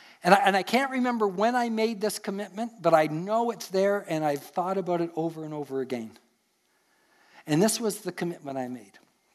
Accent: Canada; accent: Canadian; But I had my Canadian accent going for me, and so that helped a little bit.

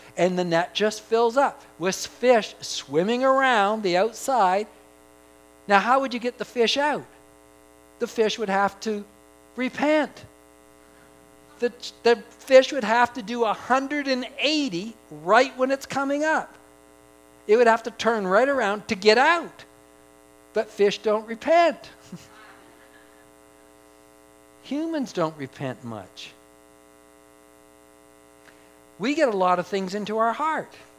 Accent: Hamilton, Ontario, Canada; When I grew up in Hamilton, I was a Ticat fan.

